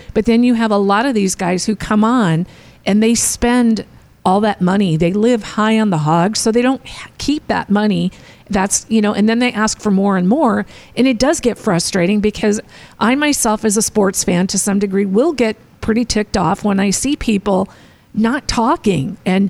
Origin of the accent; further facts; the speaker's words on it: Arizona, United States; And I grew up here in Arizona. We had spring training right down the block.